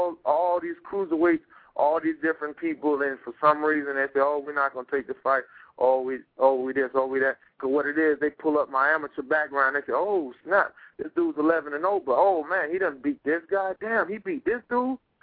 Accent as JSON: {"language": "English", "region": "Florida", "country": "United States", "lives_now": "Georgia, United States", "said": "right now I'm off in Georgia, man. I own 2 gyms in Georgia, you know what I'm saying? But originally I'm from Florida."}